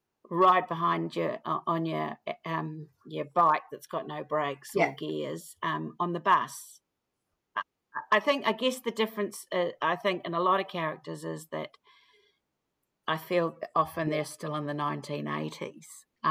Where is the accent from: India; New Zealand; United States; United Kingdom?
New Zealand; now in Melbourne, Australia; like, I don't know, when there's another Kiwi around, you sniff them out. And of course, I forget about my accent and I'm still getting a hard time about it.